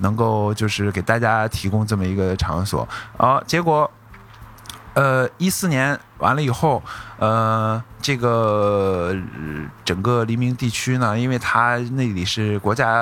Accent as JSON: {"language": "Chinese", "country": "China", "said": "因为只有我是中国人，"}